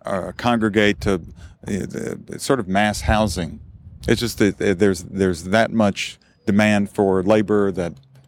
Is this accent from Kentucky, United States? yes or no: yes; Kentucky, United States; I'm from Kentucky, where they mine coal, but it's not, it's not clean.